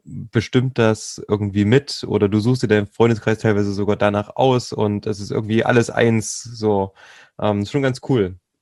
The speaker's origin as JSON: {"language": "German", "region": "Thuringia", "country": "Germany", "said": "bei uns in Thüringen"}